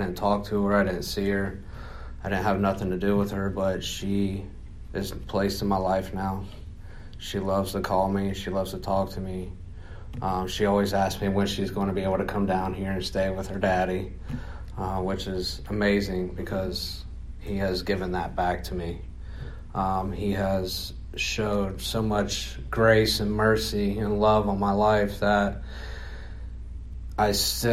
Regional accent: Columbus, Ohio, United States; I am from Columbus, Ohio. I'm 29 years old.

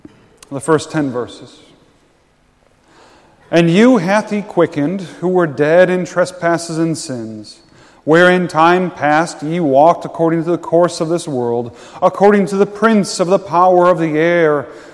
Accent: Buffalo, New York, United States; now in Toledo, United States; I grew up in Buffalo, New York. My home church and where I studied in seminary is in South Carolina.

